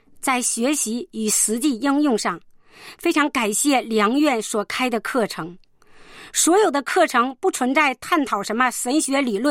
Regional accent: Liaoning, China; 我是辽宁的

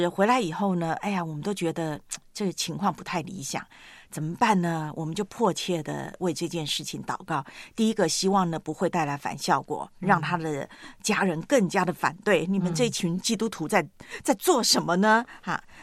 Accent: Taiwan; 在我的老家，我的母会呢，台湾教会

